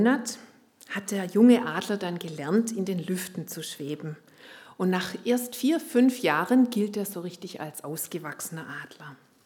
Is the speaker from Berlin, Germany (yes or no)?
no; Baden-Württemberg, Germany; Ich komme aus der Ulmer Gegend, aus einer ländlichen Gegend